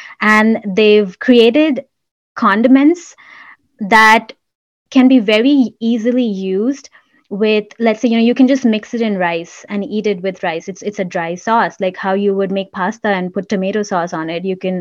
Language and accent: English; India; I was living in the house, the same house that I grew up in India.